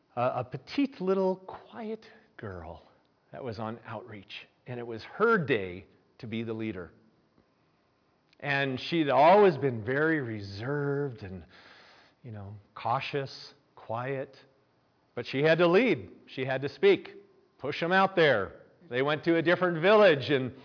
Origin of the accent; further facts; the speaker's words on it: United States; because I'm American and we don't do this here.